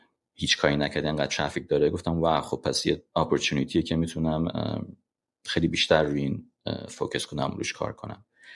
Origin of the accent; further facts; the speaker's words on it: Iran; Persian is a second language; و من با اون انگلیسی دست با شکسته میگفتم مثلا ایران و اینا.